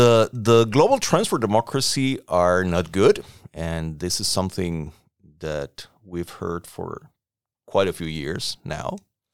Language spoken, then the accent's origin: English; Costa Rica; I come from Costa Rica. We live next door to Nicaragua.